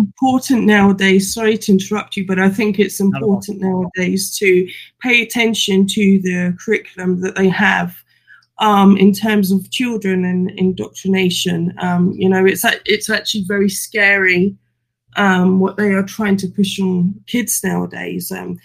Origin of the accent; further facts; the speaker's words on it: London, United Kingdom; I grew up in London. I was born in London. I grew up in London, but I haven't lived there in close to about maybe about 32 years now, actually.